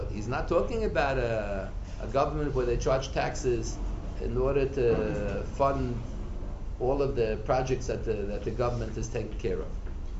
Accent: Pennsylvania, United States; born there; I was not born in New York. I was born in Pennsylvania.

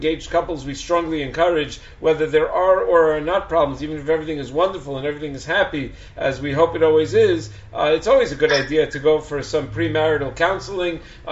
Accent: Chicago, Illinois, United States; now in New Jersey, United States; I'm an only child. I grew up in Chicago, but my family and I live in New Jersey.

